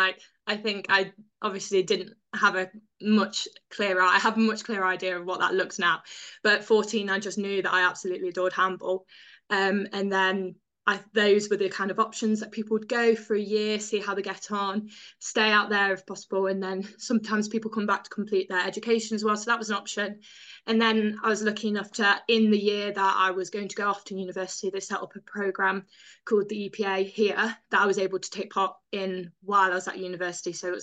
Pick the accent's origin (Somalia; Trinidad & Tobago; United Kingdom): United Kingdom; Nottingham, East Midlands; I grew up in Nottingham. I lived in Nottingham until I decided to go to Loughborough University for university.